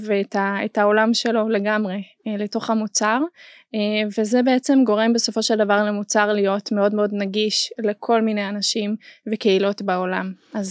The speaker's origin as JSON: {"language": "Hebrew", "country": "Austria", "second_language": "Hebrew", "moved": "yes", "lives_now": "Israel", "said": "אני במקור עולה חדשה או עולה ותיקה, כי אני כבר משהו כמו 9 שנים פה בארץ. אני במקור מאוסטריה, אז אני ככה מתנצלת מראש על הטעויות בעברית, כי זה לא השפתם שלי"}